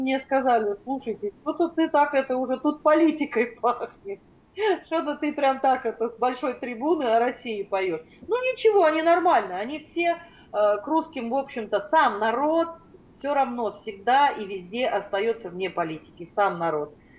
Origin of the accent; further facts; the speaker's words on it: Fergana, Fergana Region, Uzbekistan; мне был годик, и я выросла в Фергане. Это Узбекистан, это Ферганская долина. Замечательная солнечная красота, горы, вообще климат теплый.